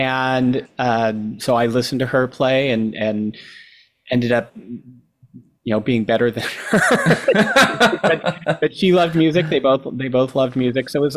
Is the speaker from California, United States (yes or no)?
yes; Los Gatos, California, United States; now in San Jose, United States; I grew up in Los Gatos, and my family is all pretty much still there. I'm in San Jose now.